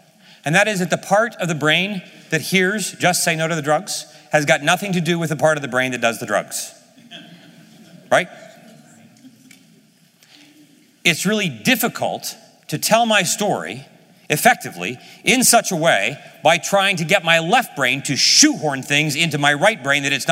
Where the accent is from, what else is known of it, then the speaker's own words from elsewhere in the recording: Ohio, United States; I was born and raised in Ohio, and my parents were 45 when I was born. Now in 1962